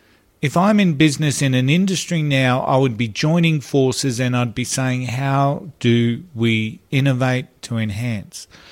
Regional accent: Brisbane, Queensland, Australia; just here in Brisbane, in my hometown, there's traffic licenses that were paid to the government

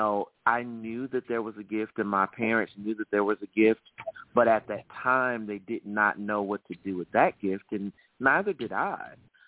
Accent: Birmingham, Alabama, United States; I am from the South. I am a native of Birmingham, Alabama.

